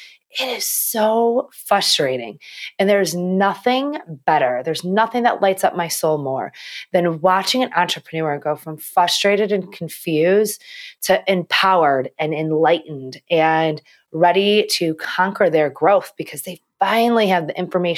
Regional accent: Midwest, United States; So I'm from the Midwest

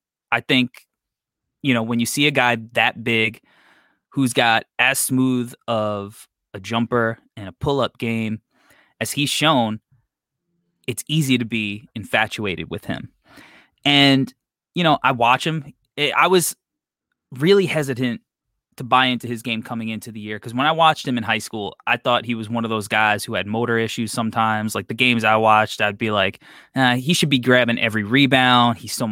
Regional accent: New York, United States; I'm a Bulls fan. I'm from New York. I'm a Bulls fan, though.

